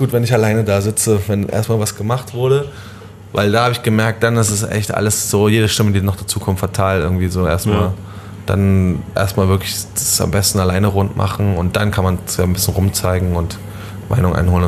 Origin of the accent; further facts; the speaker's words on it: Berlin, Germany; ich bin ja eigentlich schon in Berlin groß geworden.